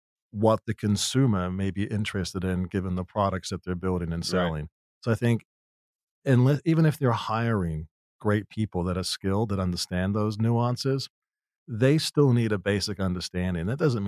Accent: New Zealand; I grew up in New Zealand. I've been on my own since I was 15, building businesses, was in entertainment for many years in the music business.

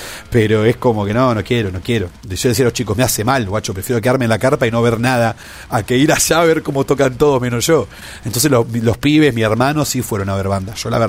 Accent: Argentina; somos argentinos

